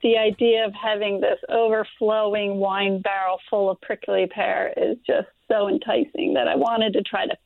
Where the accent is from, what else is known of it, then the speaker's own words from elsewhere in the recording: Fort Washington, Pennsylvania, United States; Yeah, I'm from Fort Washington, Pennsylvania, and I have a question about prickly pear.